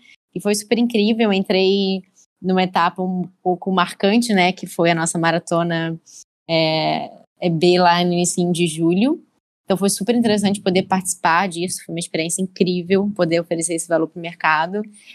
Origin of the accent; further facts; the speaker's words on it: Rio de Janeiro, Brazil; eu sou do Rio de Janeiro